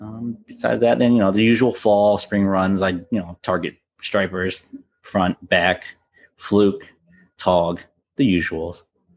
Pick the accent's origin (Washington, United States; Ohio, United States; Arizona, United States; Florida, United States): Florida, United States; I like the marsh, the flats. It's what I grew up on in Florida.